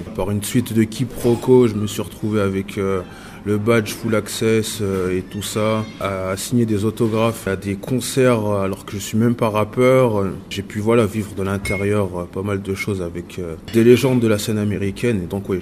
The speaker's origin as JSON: {"language": "French", "town": "Vénissieux", "region": "Auvergne-Rhône-Alpes", "country": "France", "tie": "born or raised there", "also_born_or_lived": "Bourgoin-Jallieu", "said": "Je suis né à Bourgoin-Jallieu, j'ai grandi à Vénissieux"}